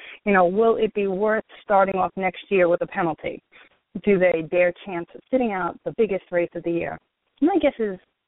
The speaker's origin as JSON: {"language": "English", "town": "New York City", "region": "New York", "country": "United States", "said": "just remember I'm from Brooklyn, and there's a whole different way that we deal with things and the way we settle things out there."}